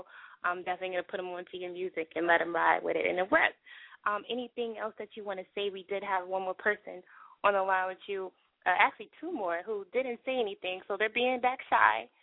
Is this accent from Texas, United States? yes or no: yes; Texas, United States; I'm from Texas, Queen, Texas, and that's my market out here